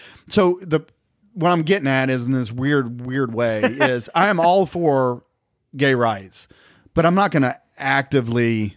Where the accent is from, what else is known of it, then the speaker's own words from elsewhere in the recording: the South, United States; we grew up in the South. We know a lot of racist people.